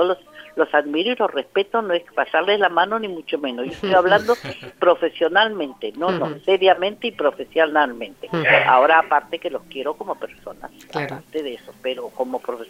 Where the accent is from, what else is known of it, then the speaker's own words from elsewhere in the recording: Peru; now in Spain; siendo tanto embajadora de mi país, de Perú, yo llevo ya muchos años aquí en España, más que en mi tierra